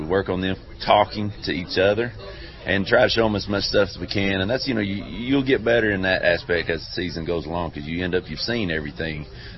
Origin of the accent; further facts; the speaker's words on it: Sparta, Tennessee, United States; I grew up in Sparta as well